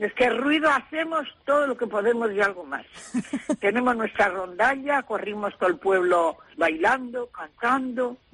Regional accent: Jadraque, Castilla-La Mancha, Spain; Yo he sido siempre muy de Jadraque, que vengo de origen de atrás, ¿eh?

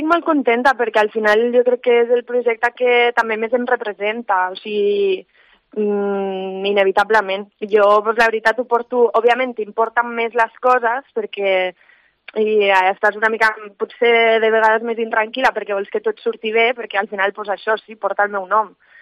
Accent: Barberà del Vallès, Catalonia, Spain; also born or lived in Sabadell; now in Tarragona, Spain; jo soc de Barberà del Vallès, he viscut a Sabadell un parell d'anys i també he estudiat allà i tot, i ara visc a Tarragona

